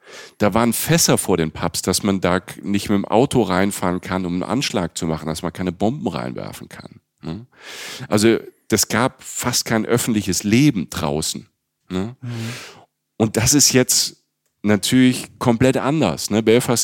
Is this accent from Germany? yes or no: yes; Germany; Und dann sagt, ja, ich komme aus Deutschland, ich wohne in Köln und bin hier, also ich besuche hier die Stadt quasi als Tourist.